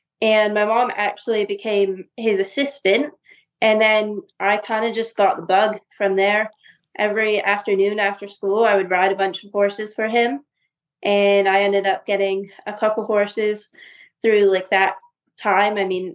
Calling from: Ocala, Florida, United States; I'm coming from Ocala, Florida, in my house right now.

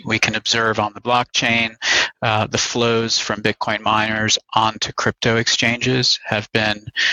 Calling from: New York, United States; Yeah, Midtown Manhattan, right next to Grand Central.

